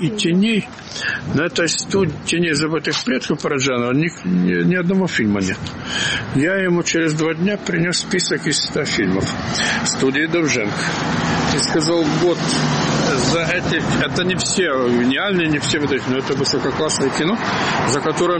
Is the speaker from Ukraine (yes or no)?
yes; Ukraine; Как это, я украинец, должен отказаться от одного из лучших поэтов Украины